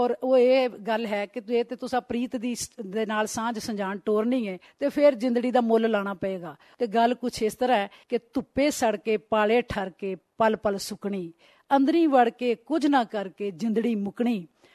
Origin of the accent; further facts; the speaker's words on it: Punjab, Pakistan; ਮੈਂ ਸਿਆਲਕੋਟ ਦੇ ਇੱਕ ਕਸਬੇ, ਸਰਹੱਦੀ ਕਸਬੇ, ਜਿੱਥੋਂ ਇੰਡੀਆ ਦੀ ਸਰਹੱਦ ਵੀ ਸਾਫ਼ ਨਜ਼ਰ ਆਉਂਦੀ ਹੈ, ਉੱਥੇ ਮੈਂ ਜੰਮੀ ਤੇ ਜਿਹੜੀ ਮੁੱਢਲੀ ਪੜ੍ਹਾਈ ਹੈ ਉੱਥੇ ਆਪਣੇ ਪਿੰਡ ਦੇ ਪ੍ਰਾਇਮਰੀ ਸਕੂਲ ਵਿੱਚੋਂ ਕੀਤੀ